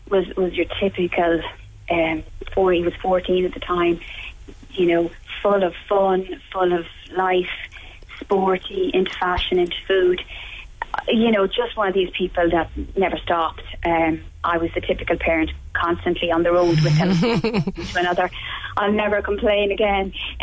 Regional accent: Longford, Leinster, Ireland; So we're from Longford, so 2 hours away.

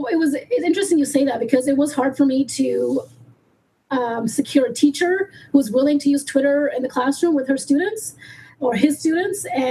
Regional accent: Toronto, Ontario, Canada; I'm from Toronto, Ontario, actually just outside. I live in the suburbs, just 40 minutes outside of Toronto.

